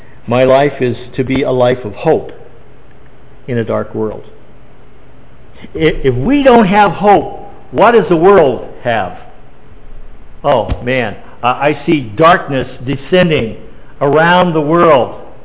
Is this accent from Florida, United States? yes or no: no; Colorado Springs, Colorado, United States; In 1981, the church that I grew up in Colorado Springs, a church of 600 people, split.